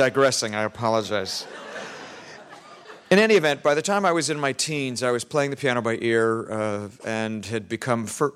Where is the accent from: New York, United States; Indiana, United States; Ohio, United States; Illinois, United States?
Ohio, United States; Columbus; moved away; But by the time I was 20, I had moved to L.A. from my hometown of Columbus, Ohio.